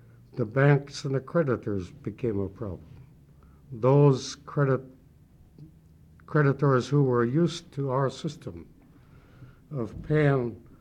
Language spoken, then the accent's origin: English; Angoon, Alaska, United States; now in Juneau, United States; I am from Angoon. My mother and father are full-blood Tlingits. I now reside in Juneau